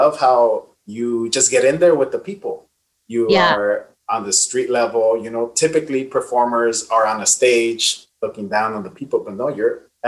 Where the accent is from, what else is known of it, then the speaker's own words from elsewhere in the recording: Guatemala; And I'm not Mexican myself. I'm from Guatemala.